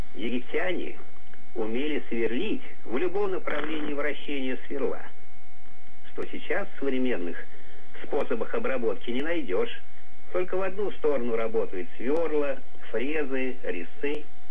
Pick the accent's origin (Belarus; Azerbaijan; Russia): Azerbaijan; Baku